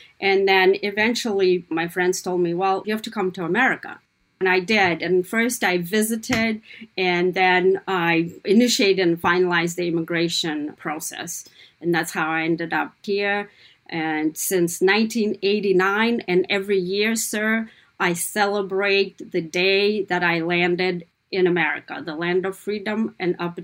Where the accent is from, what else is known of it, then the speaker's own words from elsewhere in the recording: Kazakhstan; now in United States; I continuously remind them how blessed and how lucky they are to live in the best country in the world